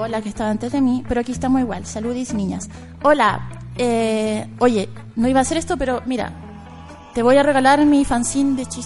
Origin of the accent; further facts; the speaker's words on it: Chile; no entendían que era chilena, decían rusa.